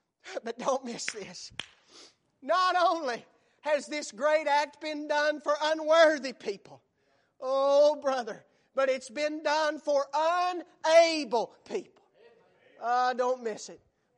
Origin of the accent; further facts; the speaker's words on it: United States; In our country, and I thank God that I'm an American. There's not anywhere else in this world I'd rather live.